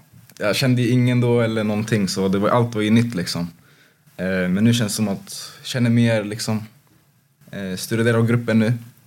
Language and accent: Swedish; Haninge, Stockholm County, Sweden; Jo, Huddinge sjukhus.